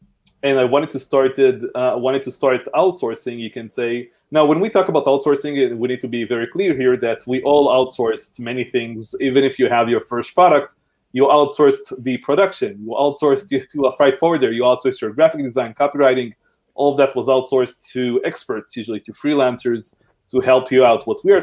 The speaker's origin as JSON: {"language": "English", "country": "Israel", "said": "I'm from Israel."}